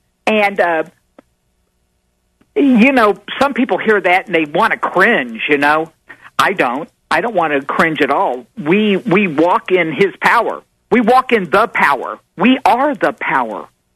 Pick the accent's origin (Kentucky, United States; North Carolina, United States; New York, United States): Kentucky, United States; born there; I was born in Kentucky. I squirrel hunted before I could walk.